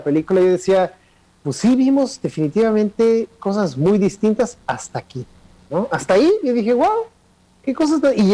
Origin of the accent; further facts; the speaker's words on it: Mexico; si somos mexicanos, y más o menos crecimos Roberto y yo en las mismas colonias